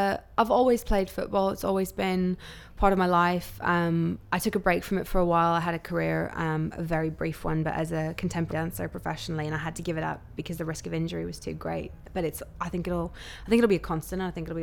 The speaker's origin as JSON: {"language": "English", "town": "Laguna Beach", "region": "California", "country": "United States", "lives_now": "London, United Kingdom", "said": "originally I'm from California, from Laguna Beach, but in London I'm from Hackney."}